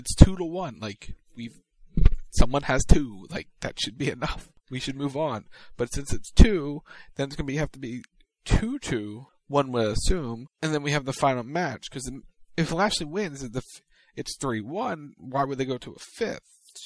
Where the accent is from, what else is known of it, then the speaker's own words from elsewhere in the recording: Ireland; We raised them better than that across the pond. I apologize on behalf of the nation.